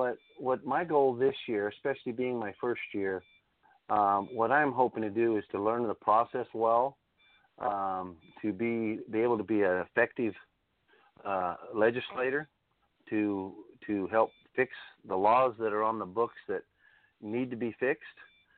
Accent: Benson, United States; And we grew up together there in Benson.

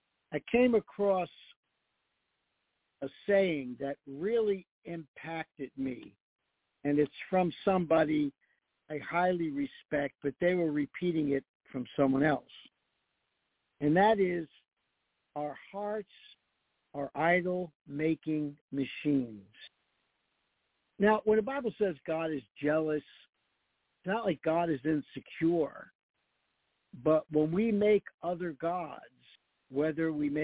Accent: United States; We're so divided because we're forgetting the fact that we're Americans.

